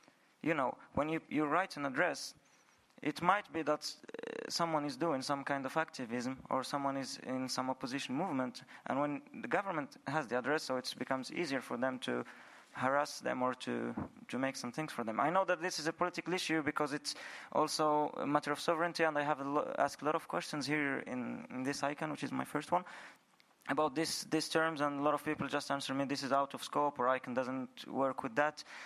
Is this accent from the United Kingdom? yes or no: no; Morocco; English is a second language; from Morocco